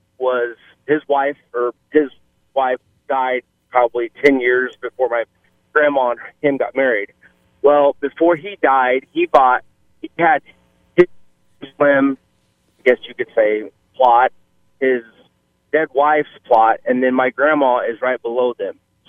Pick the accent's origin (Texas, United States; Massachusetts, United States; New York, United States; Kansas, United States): Kansas, United States; Wichita; moved away; Anyways, I'm actually from Wichita, Kansas, just moved up here approximately a year ago